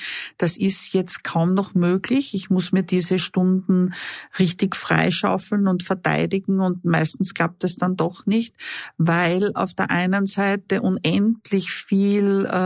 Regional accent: Styria, Austria; Ich bin eigentlich gebürtig aus der Steiermark und habe dort in der Volksschule

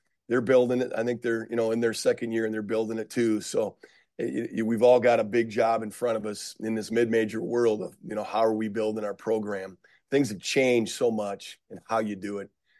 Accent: Minnesota, United States; I mean, I grew up in Minnesota, so I've always kind of followed the Gophers.

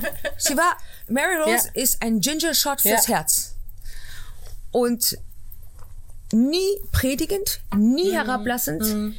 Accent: Berlin, Germany; born there; Meine Mutter ist halb Deutschin. Und ich bin in Berlin geboren.

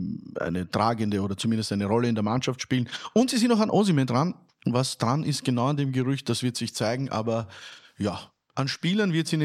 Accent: Austria; damit wir als Österreicher ein bisschen mitfiebern können

